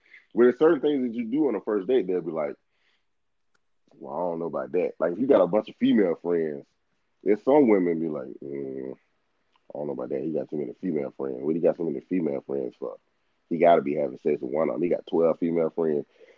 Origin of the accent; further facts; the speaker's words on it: Southern United States, United States; I'm from the South, so this one thing I'm willing to budge on.